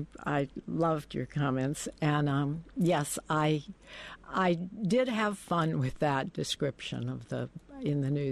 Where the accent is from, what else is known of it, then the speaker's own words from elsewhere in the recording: North Carolina, United States; And we ended up in North Carolina, and I grew up in North Carolina.